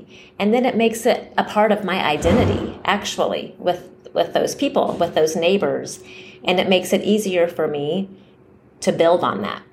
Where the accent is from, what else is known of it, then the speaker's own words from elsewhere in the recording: United States; There's nothing wrong with me as an American living here